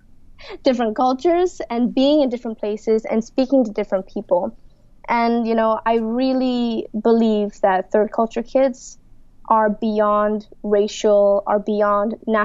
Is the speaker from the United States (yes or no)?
no; Malaysia; So I feel kind of a fake when I say, oh, I'm Malaysian or I'm from Malaysia.